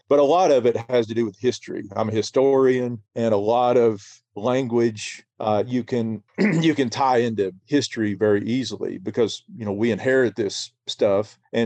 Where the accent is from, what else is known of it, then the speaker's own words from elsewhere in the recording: Arkansas, United States; I'm from Izard County, which is in north central Arkansas. Mm-hmm. I grew up about 45 minutes south of the Missouri state line.